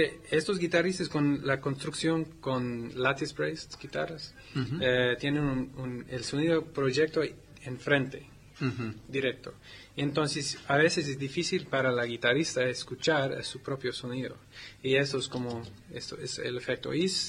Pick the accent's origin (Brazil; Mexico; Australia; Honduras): Australia; Spanish is a second language; Y entonces estoy orgulloso en mi país, y las guitarristas son buenas.